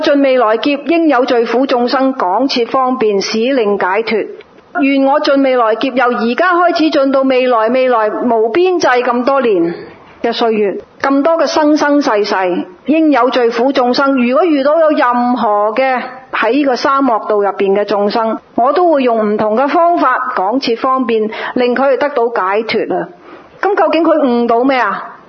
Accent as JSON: {"language": "Cantonese", "region": "Guangdong", "country": "China", "said": "你哋记得我哋广东人叫还神啊"}